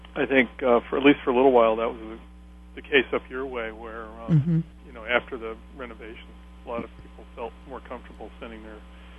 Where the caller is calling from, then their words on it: Hinesburg, Vermont, United States; I'm from Hinesburg.